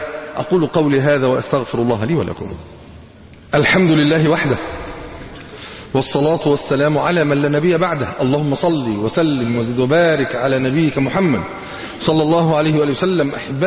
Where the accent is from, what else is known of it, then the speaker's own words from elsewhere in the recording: Egypt; هو مش قارون ده كان عايش عندنا في مصر برضو في الفيوم؟